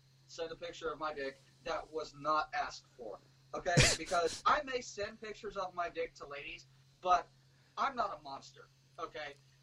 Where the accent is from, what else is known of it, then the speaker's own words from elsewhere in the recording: the South, United States; Listen, I'm from the South. It's called manners, okay?